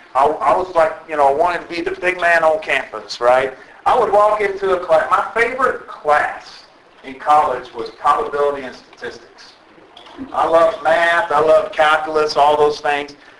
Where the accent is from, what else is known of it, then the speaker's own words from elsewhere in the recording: Tennessee, United States; They lived on 8 acres. We grew up in West Tennessee.